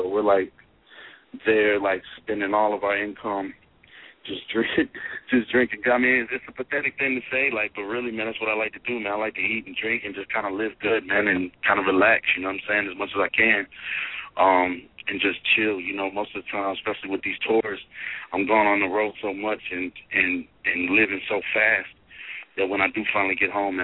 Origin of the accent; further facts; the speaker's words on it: Waynesburg, Pennsylvania, United States; born there; I'm from, I was born in Waynesburg, so about an hour and a half.